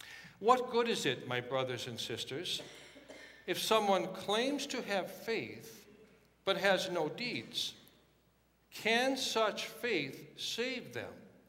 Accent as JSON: {"language": "English", "town": "Watertown", "country": "United States", "tie": "born or raised there", "said": "When I was growing up in Watertown, I worked at two of them, a Consolidated, which then became Speedway, and a Clark station."}